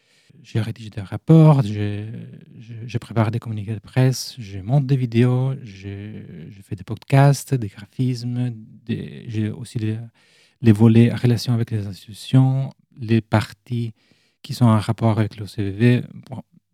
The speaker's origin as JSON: {"language": "French", "country": "Italy", "accent": "Italian", "second_language": "French", "said": "Comme vous pouvez l'imaginer, j'ai un petit accent italien."}